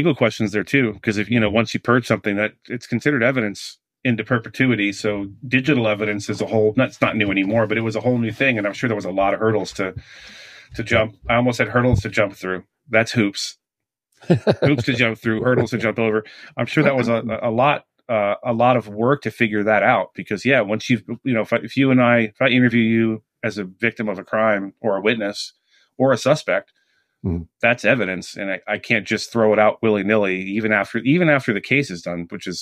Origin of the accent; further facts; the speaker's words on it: East Coast, United States; I grew up on the East Coast, and it was like this idyllic, you know, wonderful place.